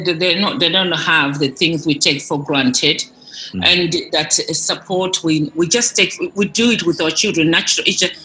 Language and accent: English; Zimbabwe; If you were with me in Zimbabwe, I'm originally from Zimbabwe. I lived in a village school with my parents who were teachers.